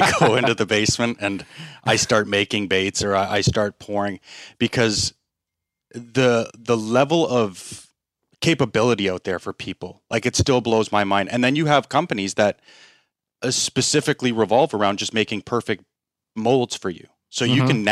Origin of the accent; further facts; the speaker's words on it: Canada; I'm from Canada.